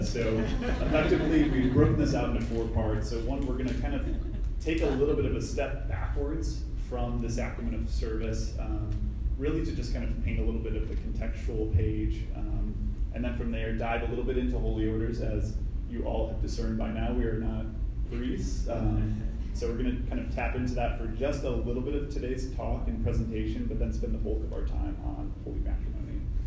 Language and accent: English; Midwest, United States; now in Atlanta, United States; so I grew up in the Midwest, moved down to Atlanta in June of 2012, and I was brought up more or less Catholic